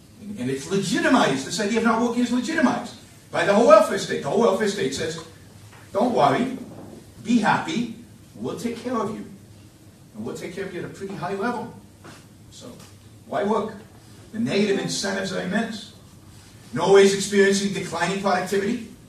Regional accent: Israel; and I am Jewish, I grew up in Israel

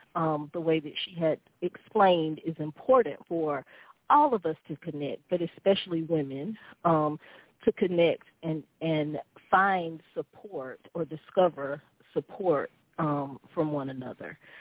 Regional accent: Georgia, United States; I'm not a native of Asheville, which is where Brandy is from. I'm actually from Georgia.

